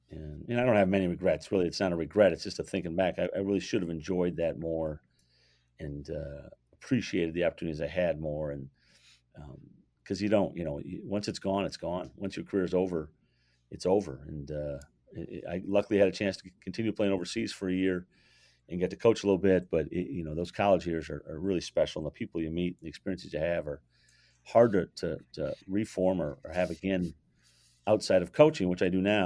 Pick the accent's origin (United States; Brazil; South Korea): United States; Minneapolis, Minnesota; also born or lived in St. Paul; I grew up in Minneapolis, went to high school in Minneapolis, went to college in St. Paul, which was 20 minutes away from where I grew up.